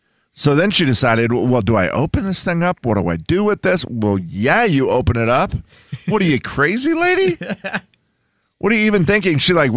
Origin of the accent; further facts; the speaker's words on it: Harrington, United States; And I think it came from growing up in Harrington where we had two very large maple trees in our front yard